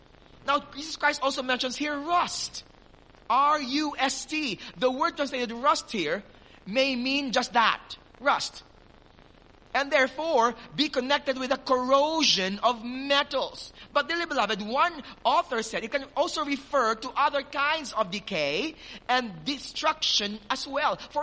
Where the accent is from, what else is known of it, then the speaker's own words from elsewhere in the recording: Philippines; And one of the things, of course, as a Filipino, was rice.